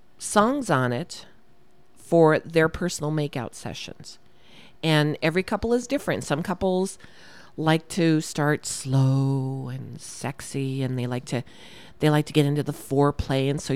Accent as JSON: {"language": "English", "town": "San Diego", "region": "California", "country": "United States", "lives_now": "Bismarck, United States", "said": "And I'm from the West Coast, California, San Diego, California. But I've been in Bismarck for over 30 years now."}